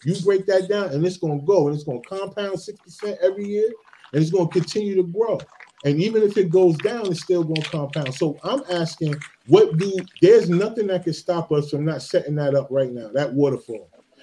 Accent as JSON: {"language": "English", "region": "New Jersey", "country": "United States", "tie": "born or raised there", "said": "Just like I grew up in Eastern New Jersey, it's a bunch of gangs around."}